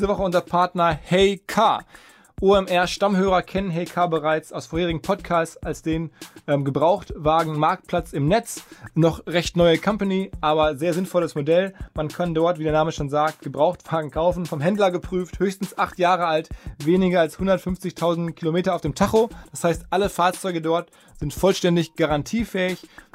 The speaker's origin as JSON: {"language": "German", "town": "Essen", "region": "North Rhine-Westphalia", "country": "Germany", "tie": "born or raised there", "said": "Das Ganze hat stattgefunden in Essen. In meiner Heimatstadt im Ruhrgebiet haben wir vor einigen Tagen"}